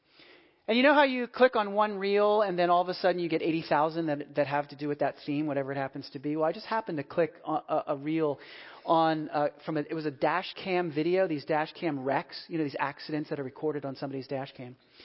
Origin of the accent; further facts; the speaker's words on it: Philadelphia, Pennsylvania, United States; I'm from Philadelphia, and I know for some of you that's rather off-putting.